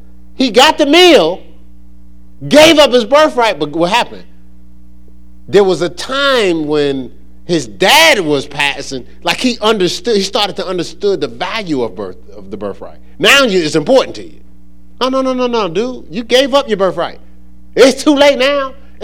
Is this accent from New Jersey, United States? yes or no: yes; New Jersey, United States; growing up in New Jersey